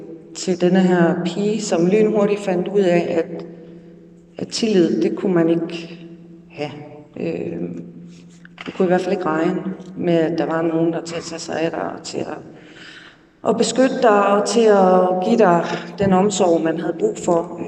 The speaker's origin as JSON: {"language": "Danish", "town": "Silkeborg", "region": "Central Denmark Region", "country": "Denmark", "tie": "born or raised there", "said": "Jeg er født og opvokset i Silkeborg."}